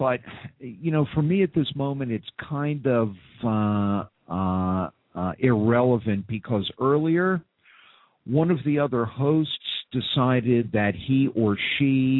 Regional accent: Manhattan, New York, United States; I'm from Manhattan. I can call them Yankees if I want to.

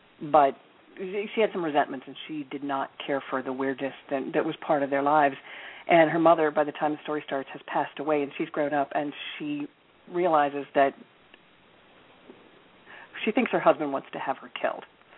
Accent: Washington, District of Columbia, United States; I'm from Washington, D.C., and so, you know, we have spooks all over the place.

